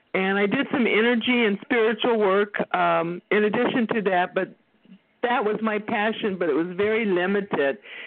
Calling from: Texas, United States

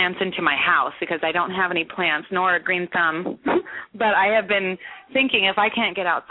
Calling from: Henderson, Nevada, United States; Nevada. Henderson, Nevada.

